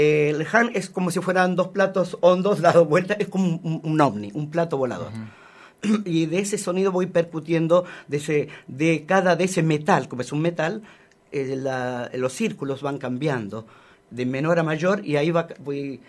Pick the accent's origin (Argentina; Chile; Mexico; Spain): Chile; Santiago, Santiago Metropolitan Region; Tenía 12 años, 13 años en Santiago. Nací en Santiago y vivía cerca del Estadio Nacional.